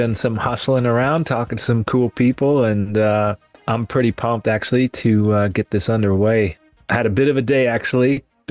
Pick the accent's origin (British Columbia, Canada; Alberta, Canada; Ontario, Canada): British Columbia, Canada; I grew up here in Canada, in British Columbia, out on the West Coast. So we're, yeah, kind of Pacific Ocean.